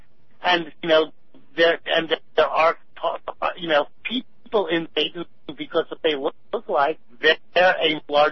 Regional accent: New York, United States; I mean, you know, I'm a New Yorker. I've spent most of my life in New York

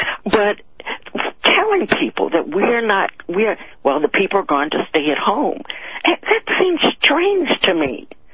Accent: Beckley, West Virginia, United States; You know, I'm from Beckley, West Virginia. I mean, I'm working poor.

